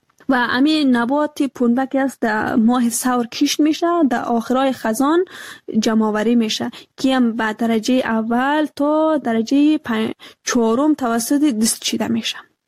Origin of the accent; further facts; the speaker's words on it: Afghanistan; افغانستان ما همه ما افغان هستیم